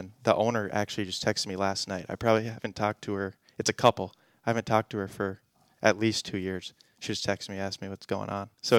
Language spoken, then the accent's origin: English; Apple Valley, United States; It's interesting because I grew up in Apple Valley, and so we lived next door to a guy who played quite a bit of golf.